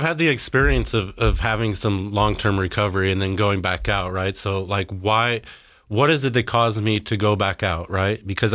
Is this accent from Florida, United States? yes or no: no; Park City, Utah, United States; I was born here in Salt Lake and grew up in Park City.